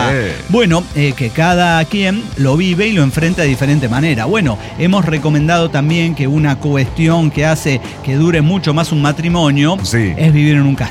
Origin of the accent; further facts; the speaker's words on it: Toluca, State of Mexico, Mexico; Nosotros somos gente de Toluca.